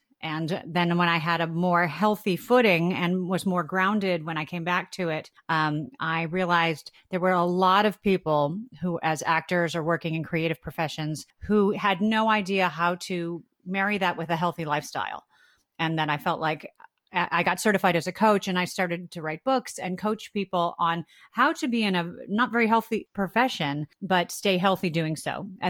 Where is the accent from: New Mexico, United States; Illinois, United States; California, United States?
Illinois, United States; Chicago; Starting back at the beginning, I grew up in Chicago, Illinois, and I always wanted to be an actor.